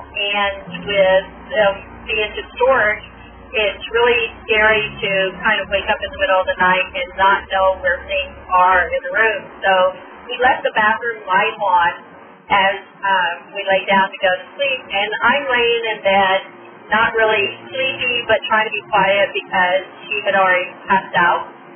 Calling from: Bakersfield, California, United States; I'm calling from Bakersfield, California.

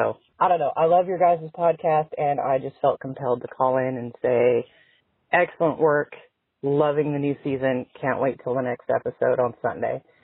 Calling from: Leipers Fork, Tennessee, United States; I'm calling from Leapers Fork, Tennessee.

